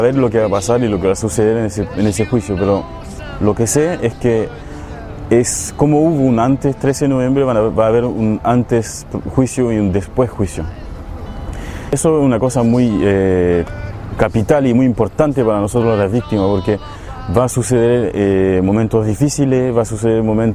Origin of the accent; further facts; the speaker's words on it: Chile; Y yo le digo: yo soy chileno.